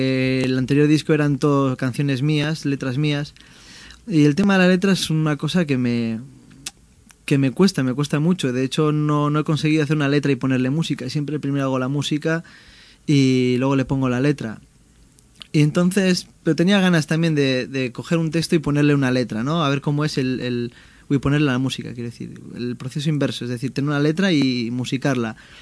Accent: San Sebastián, Basque Country, Spain; also born or lived in Germany; now in Bilbao, Spain; vivo en Basurto, pero yo soy guipuchi, soy de Donosti, y pues bueno, estuve 4 años viviendo en Alemania

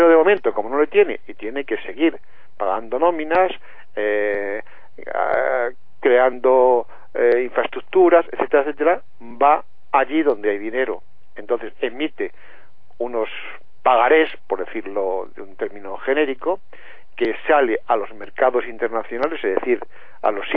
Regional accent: Spain; El ataque a una economía relativamente grande, como la española, somos el octavo, el noveno país industrial del mundo

